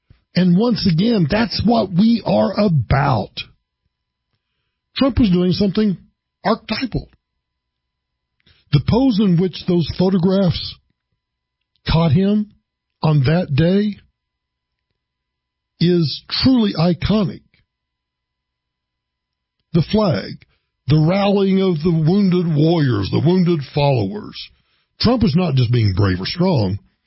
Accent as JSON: {"language": "English", "country": "United States", "said": "At some level, as an American, it's hard not to get emotional about that spirit."}